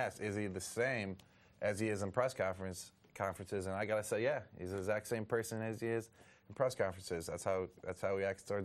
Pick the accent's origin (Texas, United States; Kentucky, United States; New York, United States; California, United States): New York, United States; Buffalo; Well, I'm from Buffalo, New York, so I was a big Bills fan.